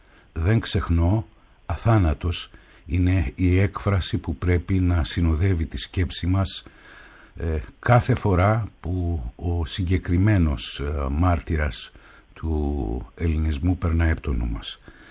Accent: Kerdyllia, Central Macedonia, Greece; Στις Σέρες έχουμε το χωριό μου

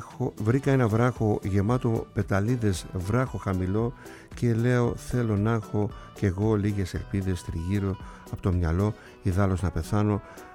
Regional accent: Kasos, South Aegean, Greece; πάμε μέχρι την Κάσο στο νησί μου

